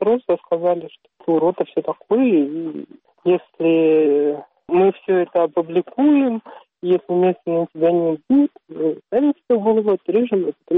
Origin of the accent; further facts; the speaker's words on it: Zabaykalsky Krai, Russia; now in Dagestan, Russia; что я приехала из Забайкалья